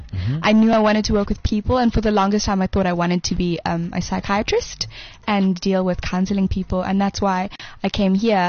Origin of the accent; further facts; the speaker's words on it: Bulawayo, Zimbabwe; I grew up in a really small town, Bulawayo.